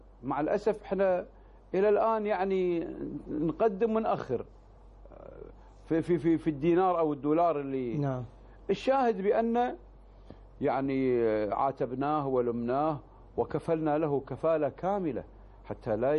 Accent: Kuwait; يعني العمل الخيري اللي موجود عندنا في الكويت

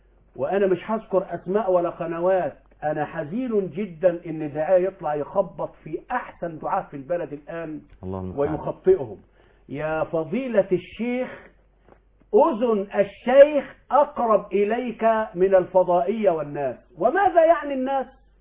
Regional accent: Mansoura, Dakahlia, Egypt; عندنا في المنصورة

